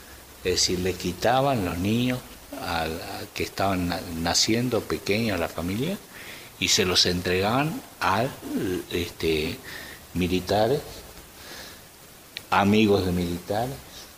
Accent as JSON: {"language": "Spanish", "country": "Uruguay", "said": "También es bueno decir, como uruguayos, que tenemos el privilegio triste también"}